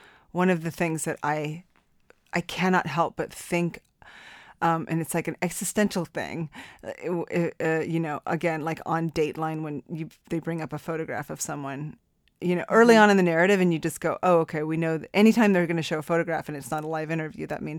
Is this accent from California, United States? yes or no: no; New Mexico, United States; you were born and raised in New Mexico, as was I.